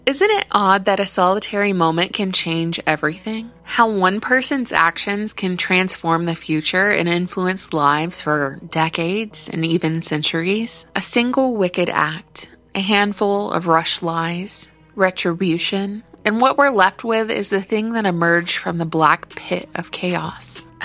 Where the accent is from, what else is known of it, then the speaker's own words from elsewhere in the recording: Atlanta, Georgia, United States; Let's travel back in time to over a century ago, to my hometown of Atlanta, Georgia, April 26, 1913.